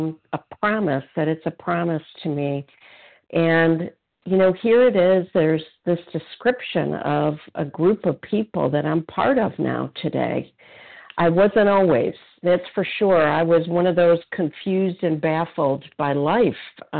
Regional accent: Illinois, United States; I am from Illinois, recovered compulsive eater.

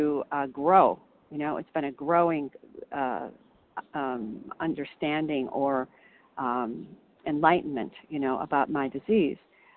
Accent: Illinois, United States; Oh, Illinois.

